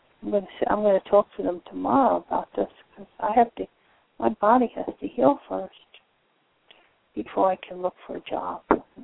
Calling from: Florida, United States; from Florida.

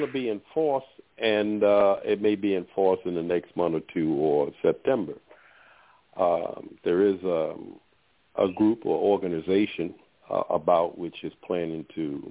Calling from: Baltimore, Maryland, United States; I'm calling from Baltimore, Maryland.

